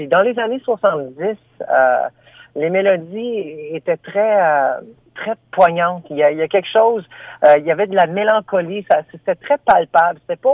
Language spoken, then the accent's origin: French; Ottawa, Ontario, Canada; j'écrivais beaucoup en anglais parce que je suis natif d'Ottawa, je suis franco-ontarien de souche.